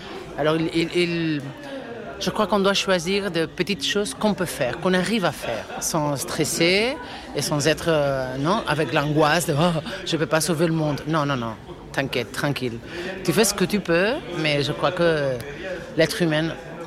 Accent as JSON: {"language": "French", "town": "Barcelona", "region": "Catalonia", "country": "Spain", "second_language": "French", "said": "Nous, on est des Européennes, classe moyenne, blanc, avec une famille, entre guillemets, normale."}